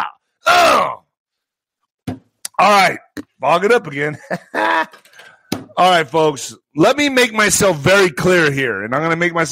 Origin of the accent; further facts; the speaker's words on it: El Paso, Texas, United States; Remember, I was raised on the border. I was raised in El Paso, Texas, going back and forth to the most dangerous city in the world. See that, Juarez?